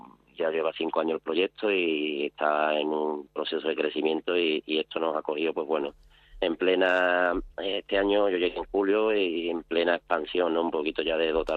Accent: Spain; somos 21 españoles

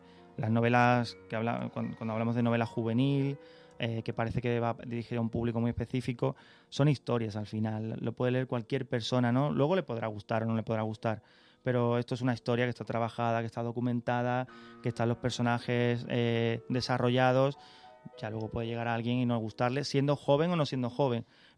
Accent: Carmona, Andalusia, Spain; Sí, sí, yo soy de Carmona, y siempre digo que soy de Carmona, pero evidentemente soy sevillano. He ido muchas veces a Sevilla a ver a mis abuelos sí que vivían en Sevilla, mis padres son sevillanos.

